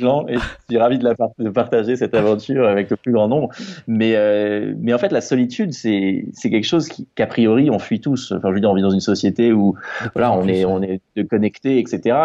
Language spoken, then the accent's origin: French; Normandy, France; Moi, je suis de Normandie à l'origine, donc je connais la pluie, mais le froid extrême, pas des masses.